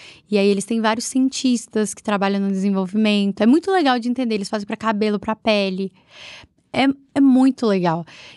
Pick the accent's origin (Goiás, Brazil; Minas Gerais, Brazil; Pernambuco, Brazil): Minas Gerais, Brazil; É porque eu sou mineira, né, gente? Mineira é vaidosa, assim, gosta de inventar umas modas também.